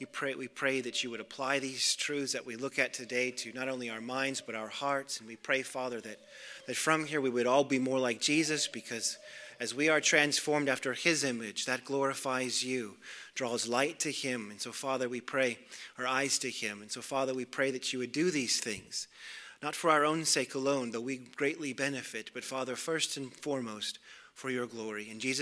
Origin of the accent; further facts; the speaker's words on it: Montana, United States; Growing up in Montana, you sometimes hunt by following logging roads